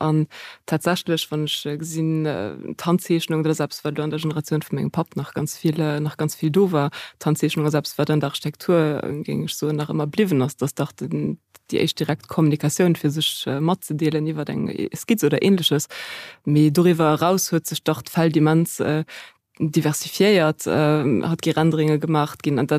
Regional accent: Rhineland-Palatinate, Germany; Also, wenn ich gucke, wo ich herkomme, ich komme von der Mosel

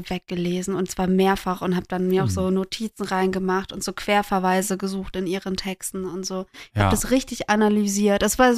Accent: Bamberg, Bavaria, Germany; In Bamberg, wo ich aufgewachsen bin

